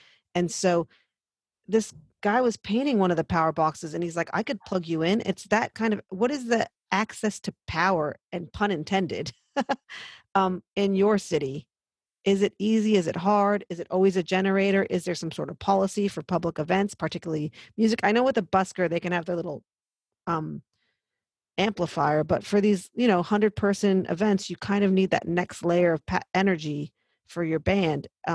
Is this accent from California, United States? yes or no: yes; Santa Monica, California, United States; A big thing that's been improving when I go back to my hometown of Santa Monica is the toilets by the sea.